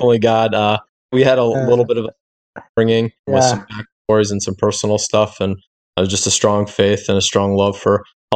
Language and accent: English; Cleveland, Ohio, United States; I'm from Cleveland, Ohio. And we met in Mesa, Arizona.